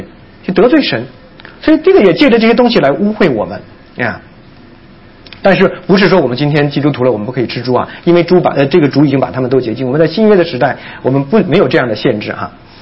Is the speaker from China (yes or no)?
yes; China; 这个猪在我们中国人的传统里面哈，这个是一个好东西。